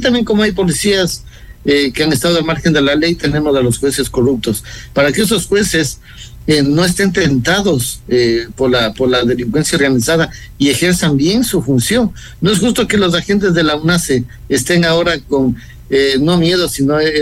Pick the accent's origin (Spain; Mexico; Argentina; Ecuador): Ecuador; somos el pueblo ecuatoriano que debemos estar unidos para combatir al crimen organizado.